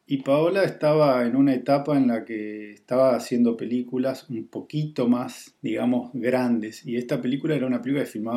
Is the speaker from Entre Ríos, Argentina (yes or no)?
no; Posadas, Misiones, Argentina; also born or lived in Córdoba; yo soy de Misiones, de Posadas, del noreste, digamos, de la Argentina, en el límite con Brasil y con Paraguay. Y me fui a estudiar a Córdoba